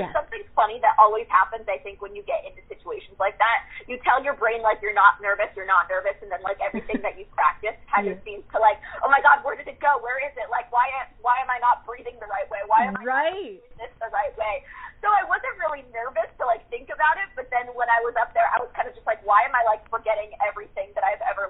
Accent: Seattle, Washington, United States; I'm originally from Seattle, so I love catching up with my friends back there

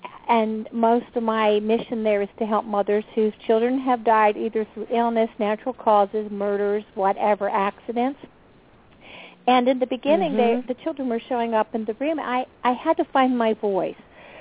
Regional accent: East Coast, United States; You can tell I'm from the East Coast.

